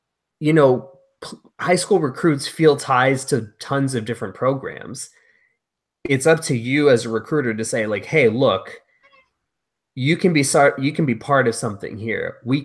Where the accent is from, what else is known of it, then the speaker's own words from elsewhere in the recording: United States; born there; My parents were Mexican immigrants. I was born in the States. I have love for both countries.